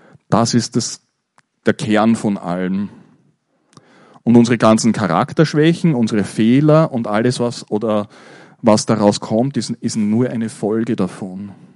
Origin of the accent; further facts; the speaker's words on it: Austria; bei uns in Österreich, so mit unserer kulturellen Prägung